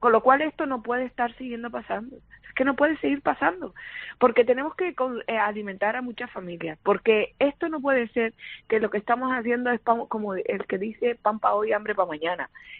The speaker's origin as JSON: {"language": "Spanish", "region": "Canary Islands", "country": "Spain", "said": "donde todos estamos más conscientes que somos canarios"}